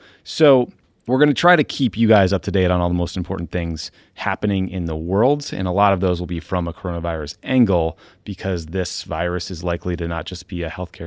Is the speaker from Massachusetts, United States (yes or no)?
yes; Boston, Massachusetts, United States; But it felt like a terrorist attack on my hometown.